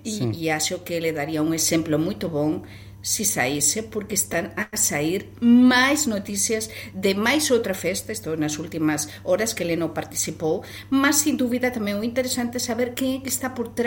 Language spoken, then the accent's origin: Portuguese; Spain; Portuguese is a second language; Eu sou espanhola